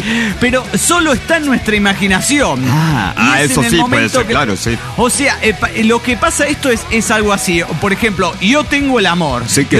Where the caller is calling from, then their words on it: Chetumal, Quintana Roo, Mexico; de Chetumal, Quintana Roo.